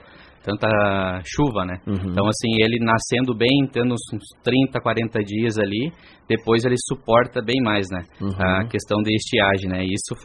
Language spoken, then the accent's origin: Portuguese; Cruz Alta, Rio Grande do Sul, Brazil; Sou natural de Cruz Alta.